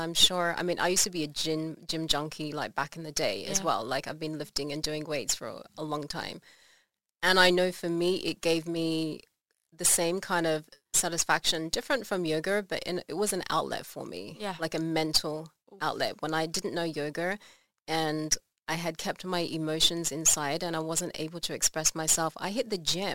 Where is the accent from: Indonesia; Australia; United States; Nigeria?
Australia; well, I'm Australian